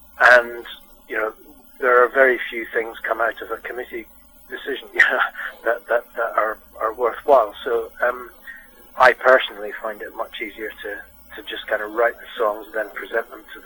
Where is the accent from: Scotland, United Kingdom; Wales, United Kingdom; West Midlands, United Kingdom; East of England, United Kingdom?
Scotland, United Kingdom; now in London, United Kingdom; I'm based in London now. I grew up in Scotland